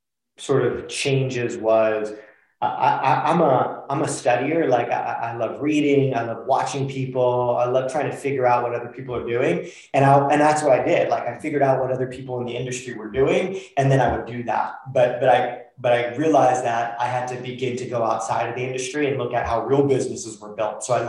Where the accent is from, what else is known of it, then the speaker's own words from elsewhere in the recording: Mexico City, Mexico; now in Portland, United States; Like, you're from New York, I'm from Mexico City.